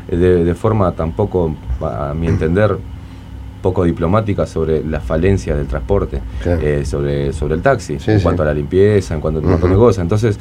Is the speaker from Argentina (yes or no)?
no; Uruguay; como uruguayos